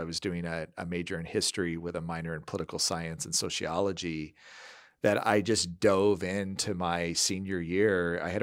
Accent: Midwest, United States; I also just was a strange child in a fairly kind of country conservative family growing up in the Midwest.

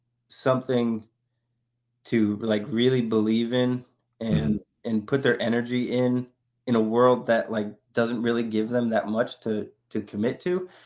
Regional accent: United States; everyone's so fascinated because I'm an American and how the fuck did I find this place?

